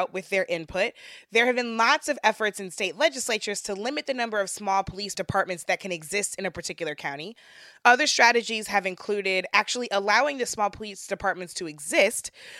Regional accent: St. Louis, Missouri, United States; So I want to bring us back to Ferguson, back to my hometown of St. Louis, because this issue of excessive court fines and fees is still going on.

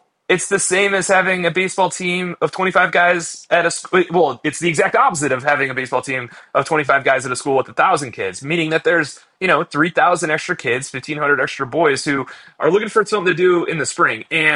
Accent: Cleveland, Ohio, United States; So I grew up in Cleveland, Ohio. And when I moved, I went to college in Baltimore.

